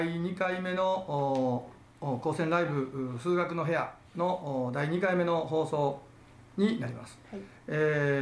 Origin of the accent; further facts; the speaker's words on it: Kansai, Japan; 元が僕は関西の出身なので